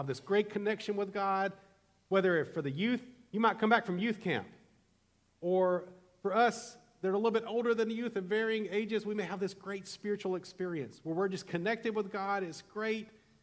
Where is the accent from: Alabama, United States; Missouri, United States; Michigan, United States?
Alabama, United States; We have a lot of weird sayings in this deep south. I came from Alabama.